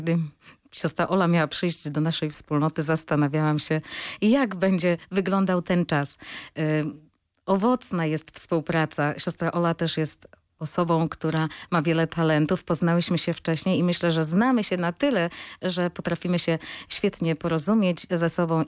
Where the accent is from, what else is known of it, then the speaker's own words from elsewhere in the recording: Pieszyce, Lower Silesian Voivodeship, Poland; pochodzę z miejscowości Pieszyc, w której właśnie pracowały siostry salezjanki.